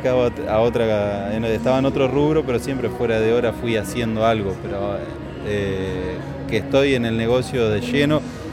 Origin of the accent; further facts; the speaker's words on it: San Jerónimo Norte, Santa Fe, Argentina; yo soy de San Jerónimo Norte y me dedico a hacer más que nada mesas y bancos